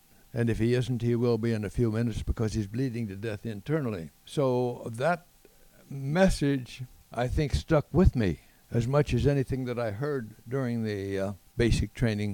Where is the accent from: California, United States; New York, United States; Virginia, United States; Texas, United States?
California, United States; Madera; now in Reedley, United States; Well, I grew up living on a farm. My dad was a rural mail carrier and a preacher and a farmer.